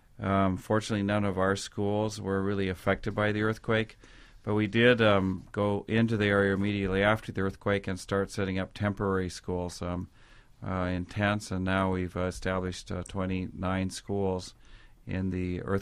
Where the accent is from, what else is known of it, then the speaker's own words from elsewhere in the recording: Montana, United States; where, you know, I'm from Montana